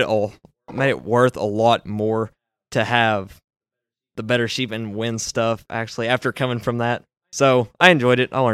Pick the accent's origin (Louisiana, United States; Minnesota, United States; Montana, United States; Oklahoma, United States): Oklahoma, United States; Mulhall; Okay, so I'm from Mulhall, Oklahoma. It's a little bitty town that's about 30 minutes west of Stillwater.